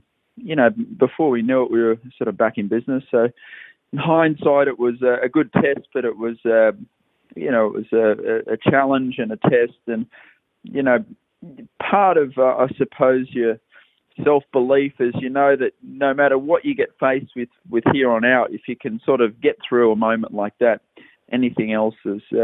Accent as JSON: {"language": "English", "country": "Australia", "tie": "born or raised there", "said": "I was raised in Australia where you just sort of get on with it"}